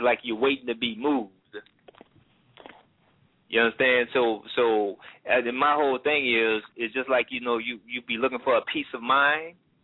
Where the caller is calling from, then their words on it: Columbus, Ohio, United States; I'm calling from Columbus.